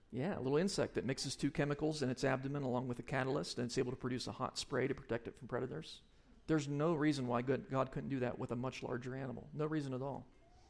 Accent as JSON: {"language": "English", "region": "Ohio", "country": "United States", "tie": "born or raised there", "said": "I grew up in Ohio, and we had fireflies."}